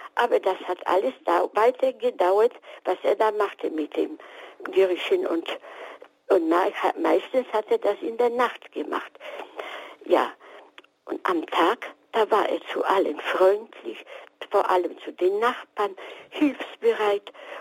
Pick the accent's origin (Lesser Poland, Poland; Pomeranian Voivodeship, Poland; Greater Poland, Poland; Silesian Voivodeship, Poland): Silesian Voivodeship, Poland; Ich komme aus Schlesien.